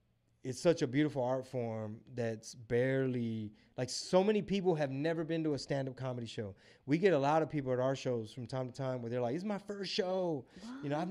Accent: China; we're from China and we don't do that.

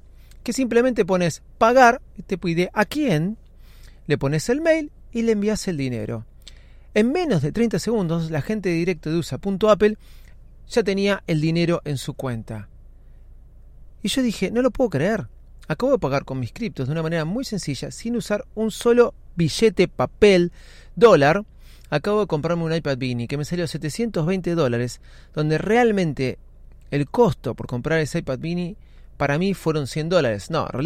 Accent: Argentina; para los que somos de Argentina, sabemos que es un problema.

